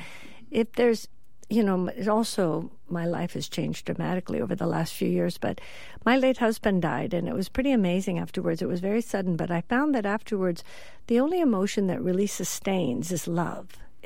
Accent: Ireland; I am. I'm Irish. Good Lord.

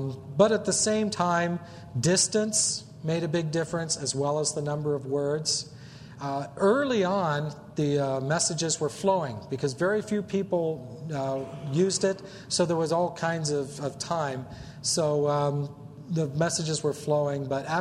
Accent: Ohio, United States; I was born and raised in Perry County near New Lexington.

